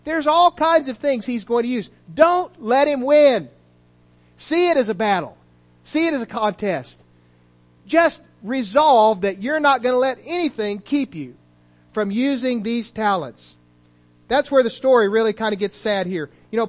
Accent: United States; born there; it's not coincidental or accidental that I was born in America.

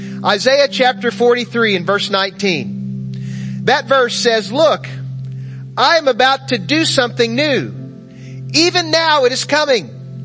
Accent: United States; I'm an American, Lord, and you have blessed us with so much.

